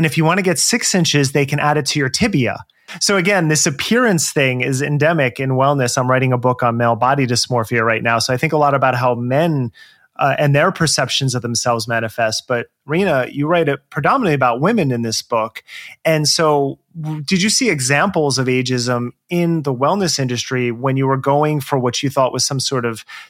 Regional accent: New Jersey, United States; also born or lived in New York City / Los Angeles; now in Portland, United States; I grew up in Jersey, but I lived in New York City working in media. And then I moved to LA for similar reasons as you.

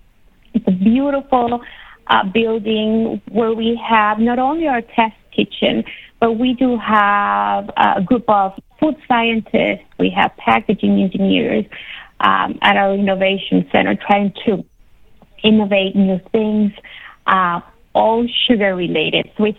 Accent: El Salvador; I'm originally from El Salvador. I come from a family of bakers.

